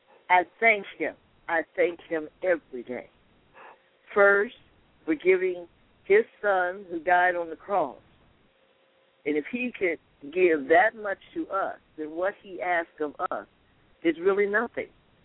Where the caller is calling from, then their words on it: Detroit, Michigan, United States; I'm calling from Detroit, Michigan.